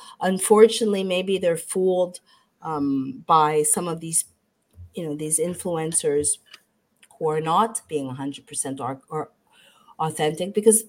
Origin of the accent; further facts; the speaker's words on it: Montreal, Quebec, Canada; moved away; I mean, I came from Montreal, Canada. And I've worked really hard. I've been working since the age of 13.